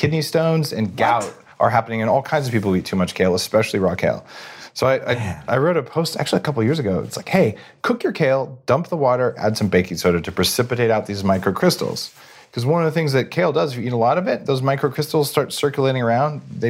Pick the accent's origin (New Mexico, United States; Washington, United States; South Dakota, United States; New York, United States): New Mexico, United States; I grew up in New Mexico.